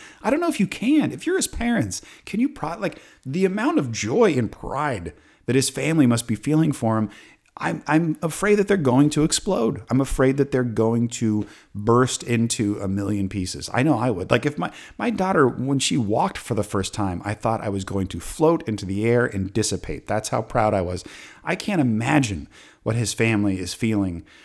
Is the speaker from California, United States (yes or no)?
yes; Claremont, California, United States; Like, I grew up in Claremont. I love Claremont. Anytime I go back to Claremont and people go, hey, what's up?